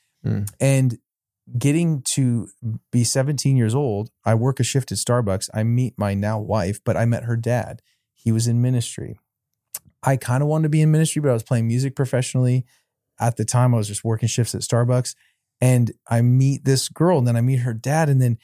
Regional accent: Portland, United States; My story is I grew up primarily in Portland. I had a really, you know, interesting family situation.

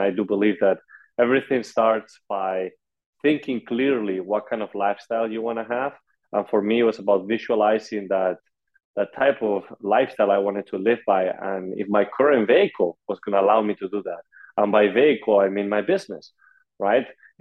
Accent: Madrid, Community of Madrid, Spain; moved away as an adult; I come originally from Madrid, Spain. I came into the States with a tennis scholarship.

